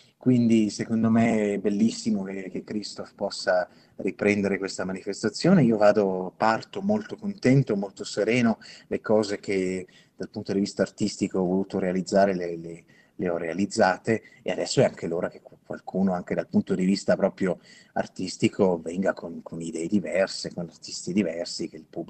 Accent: Ticino, Switzerland; moved away; per me come bambino, ma anche per molti colleghi che sono cresciuti in Ticino

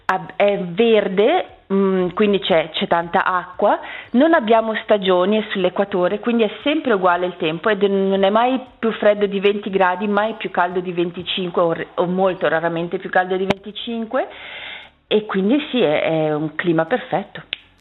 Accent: Ticino, Switzerland; moved away as an adult; now in Uganda; sono in Uganda da 17 anni, sono nata e cresciuta in Ticino e sono andata direttamente dalla Svizzera all'Uganda, dove sono rimasta, quindi non mi sono spostata.

